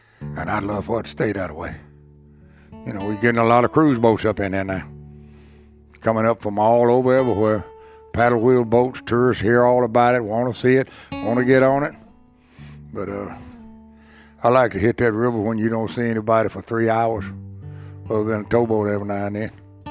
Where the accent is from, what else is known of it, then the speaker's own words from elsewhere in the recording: Mississippi, United States; Growing up on Lake Ferguson, Daddy had a boat. We'd go out on the lake.